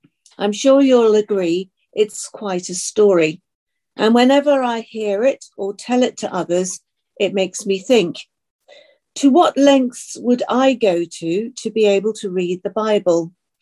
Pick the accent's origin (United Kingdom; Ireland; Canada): United Kingdom; or because I'm British